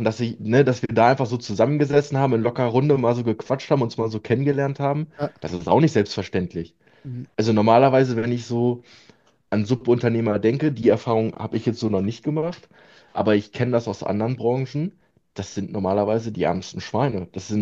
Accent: Lower Saxony, Germany; ich komme ja aus Südniedersachsen und das war ein bisschen weiter weg

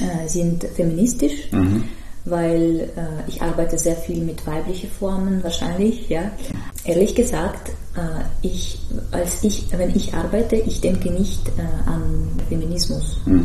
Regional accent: Tver, Tver Oblast, Russia; German is a second language

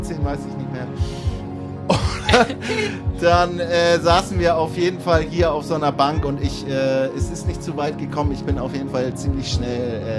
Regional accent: Neubrandenburg, Mecklenburg-Vorpommern, Germany; born there; Okay, es ist meine Geburtsstadt Neubrandenburg.

